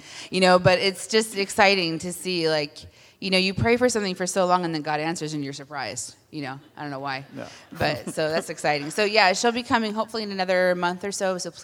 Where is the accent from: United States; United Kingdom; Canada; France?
United States; I was raised here in America. I was raised with the wrong guns.